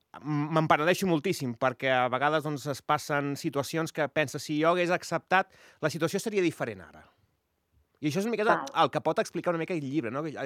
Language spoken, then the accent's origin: Catalan; Reus, Catalonia, Spain; Nosaltres, jo soc de Reus i volien anar aquí a la muntanya a muntar un negoci i marxar.